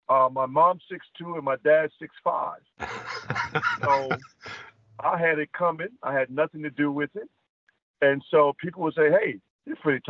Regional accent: White Castle, Louisiana, United States; we moved back to Louisiana. I was raised in Louisiana, White Castle, Louisiana. So that's where I was raised at.

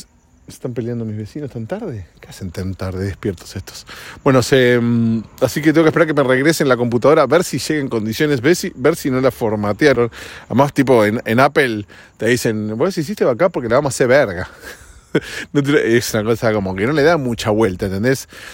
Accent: Argentina; En mi país, en Argentina

